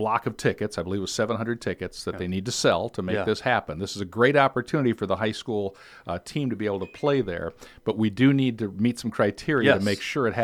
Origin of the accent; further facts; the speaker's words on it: Dubuque, Iowa, United States; I grew up over in Eastern Iowa in Dubuque, and my father, that was our vacation every year.